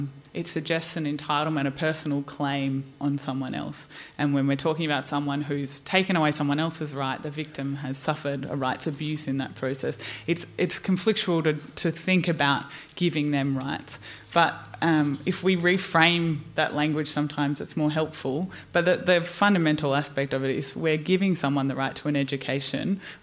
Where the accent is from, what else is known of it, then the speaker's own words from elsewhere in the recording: Northern Territory, Australia; I'm from the Northern Territory